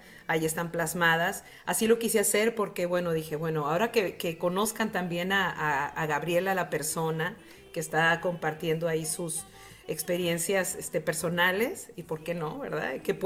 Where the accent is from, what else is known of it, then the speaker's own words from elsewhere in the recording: Sonora, Mexico; now in Tijuana, Mexico; Yo soy sonorense, pero ya tenemos acá más de 30 y tantos años. Y Tijuana es una ciudad muy noble, que recibe a los que venimos de fuera con mucho cariño. A mí me encanta vivir aquí